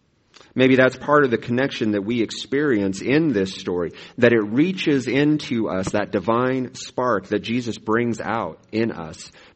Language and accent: English; Midwest, United States; Imagine, now remember, I'm a Midwesterner. I'm still getting to know your practices.